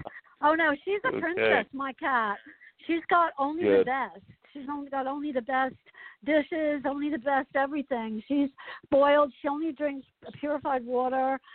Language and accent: English; Asbury Park, New Jersey, United States; my community where I grew up in Asbury Park in New Jersey, the state of New Jersey.